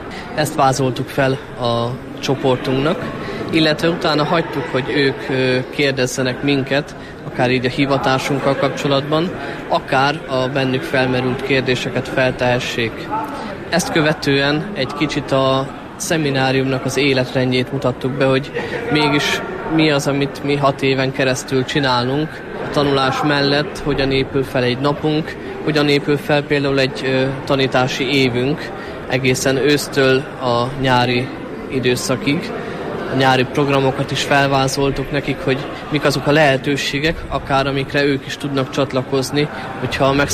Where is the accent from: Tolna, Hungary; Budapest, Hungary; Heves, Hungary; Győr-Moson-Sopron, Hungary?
Heves, Hungary; Gyöngyöspata; Gyöngyöspotáról származom